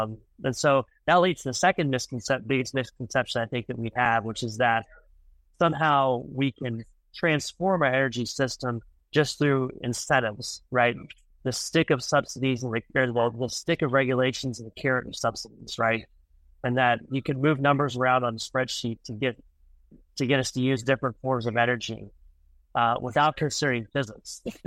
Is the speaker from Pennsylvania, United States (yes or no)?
no; Midland, Texas, United States; Yeah, so I grew up in Midland, Texas, kind of the heart of the oil and gas business.